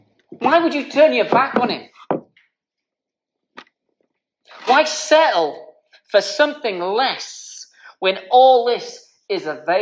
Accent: Ireland; now in United Kingdom; I'm Irish, so I can say whatever I want about you people.

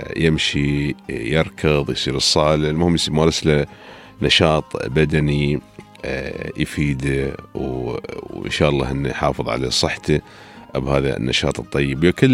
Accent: United Arab Emirates; الحياة عندنا في الإمارات ما توقف

